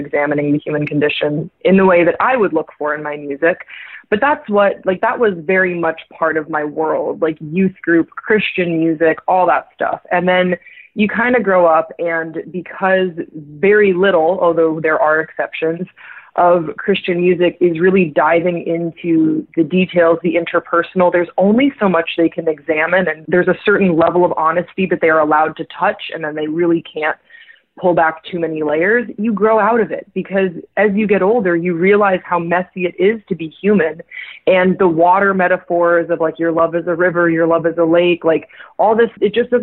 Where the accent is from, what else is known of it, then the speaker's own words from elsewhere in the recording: Belgium; now in United States; I also grew up overseas. I grew up in Belgium, which was the second country in the world to legalize gay marriage.